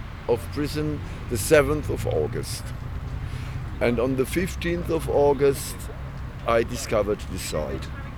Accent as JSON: {"language": "English", "country": "Germany", "also_born_or_lived": "Bristol", "second_language": "English", "said": "Germany. Originally, I'm from Germany. I lived in Bristol 3 years, from 2012 to 2015. I have a son there."}